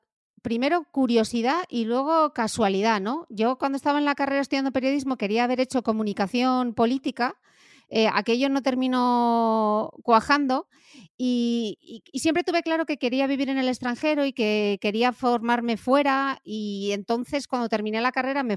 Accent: Gijón, Asturias, Spain; en Gijón, de donde soy yo, del norte de España.

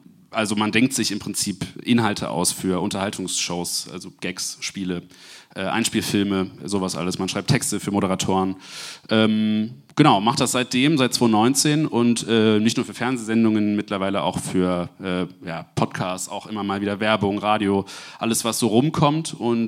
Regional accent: Halle, Saxony-Anhalt, Germany; ich komme aus Halle an der Saale.

